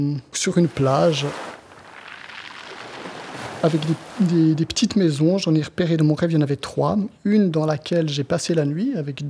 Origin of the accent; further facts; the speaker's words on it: Switzerland; Je suis suisse aussi loin que je me souvienne